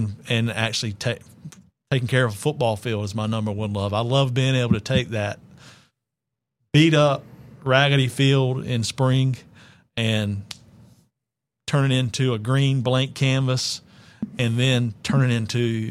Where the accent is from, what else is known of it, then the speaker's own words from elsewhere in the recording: North Carolina, United States; I grew up in North Carolina, it was a tobacco farm. We grew tobacco. We had row crops and turkeys and hogs.